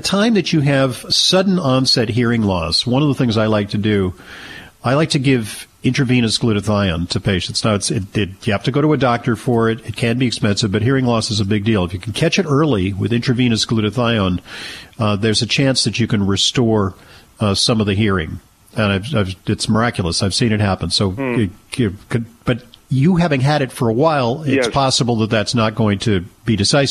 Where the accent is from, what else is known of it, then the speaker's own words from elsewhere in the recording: New York, United States; unfortunately, in my home state of New York.